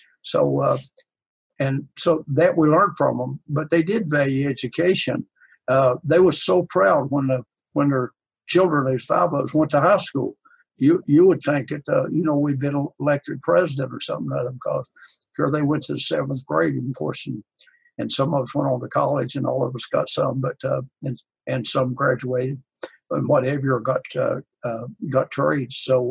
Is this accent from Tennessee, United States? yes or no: no; Virginia, United States; born there; I was born in Southwest Virginia, and my parents both went to the seventh grade.